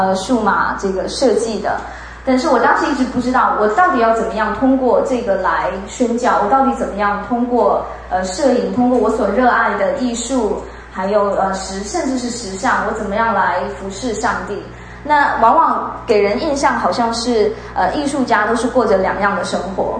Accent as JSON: {"language": "Chinese", "town": "Xiamen", "region": "Fujian", "country": "China", "said": "那我其实是来自中国大陆厦门，就是台湾的对岸。"}